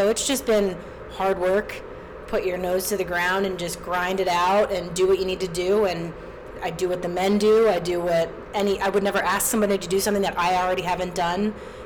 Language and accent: English; Pennsylvania, United States; I'm from the Lehigh Valley. The team's in my, you know, hometown team.